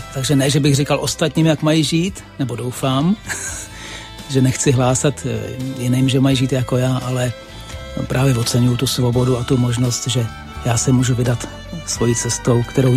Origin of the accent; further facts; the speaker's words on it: Prague, Czechia; já jsem vlastně pražský kluk, já jsem prožil dětství v paneláku v Praze